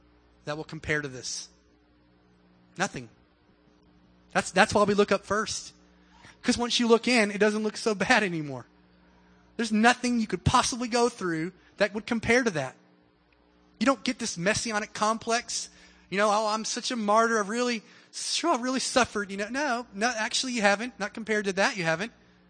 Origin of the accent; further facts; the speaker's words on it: the South, United States; I know I'm in the South, and I'm from the South.